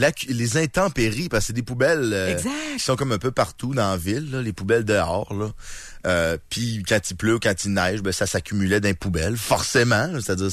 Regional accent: Lévis, Quebec, Canada; Ah, ben parce que moi, je viens de Lévis.

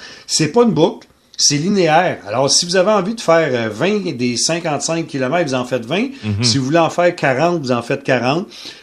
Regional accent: Quebec, Canada; quel endroit magnifique, et c'est chez nous au Québec

